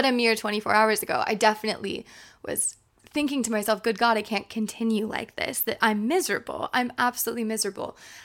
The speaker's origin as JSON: {"language": "English", "region": "East Coast", "country": "United States", "tie": "born there", "said": "I don't know whether or not that's due to being an American, someone born on the East Coast, someone born in the late 90s."}